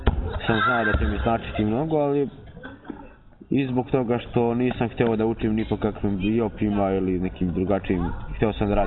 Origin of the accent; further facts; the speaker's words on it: Čajetina, Šumadija and Western Serbia, Serbia; also born or lived in Sirogojno; I detinjstvo sam proveo pa na Zlatiboru. U selu Sirogojno do neke 5-6 godine, posle smo se preselili u Čajetinu kod samog Zlatibora zbog daljeg školovanja